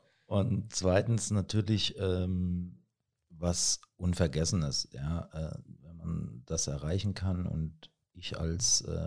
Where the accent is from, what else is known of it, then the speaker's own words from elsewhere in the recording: Grünstadt, Rhineland-Palatinate, Germany; born there; Die Arbeitsstelle war auch nicht in Kaiserslautern, sondern in Grünstadt, in meinem Geburtsort